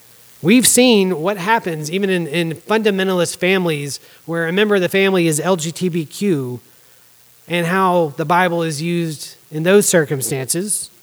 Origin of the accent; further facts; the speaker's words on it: Virginia, United States; now in Arizona, United States; Now, I came here from Virginia, and so this is heresy back there, but I'm in Arizona